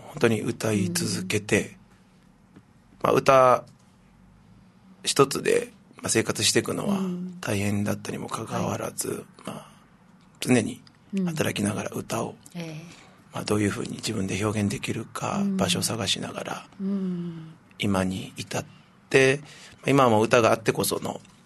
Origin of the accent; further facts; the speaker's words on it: Ishigaki, Okinawa, Japan; moved away as an adult; 島を出るのは、もちろん18には遅くても島を出ないと、100人いたら同級生が100人は、出ないともう何も始まらないので。私はもう一番遅く18